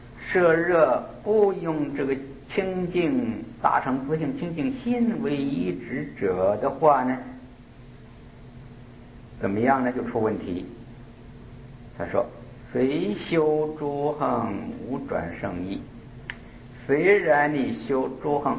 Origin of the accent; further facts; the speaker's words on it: China; 我们中国人呢讲这个佛法呢，都是前一念是先的一念，头一念，后一念呢就是后来又起来的这念